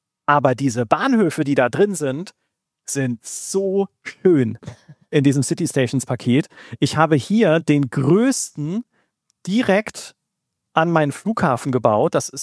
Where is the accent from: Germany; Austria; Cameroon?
Germany; Baden-Württemberg; typischer alter Regionalbahnhof mit dem Wappen von Baden, meiner Heimat, auf der Fassade.